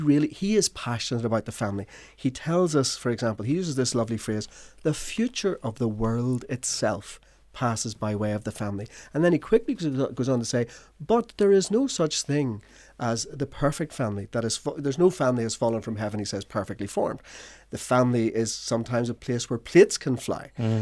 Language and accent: English; Ireland; we are Irish, we are welcoming and hospitable people